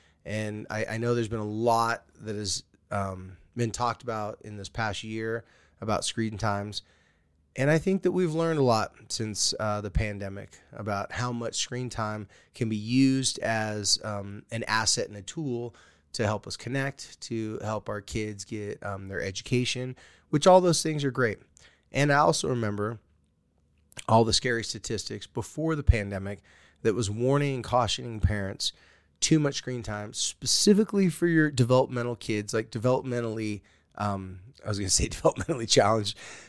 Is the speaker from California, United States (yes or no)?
yes; California, United States; because, you know, I'm a surfer from California.